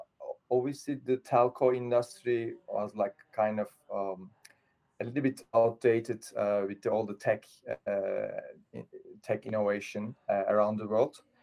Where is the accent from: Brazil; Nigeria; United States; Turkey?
Turkey; I'm originally from Turkey.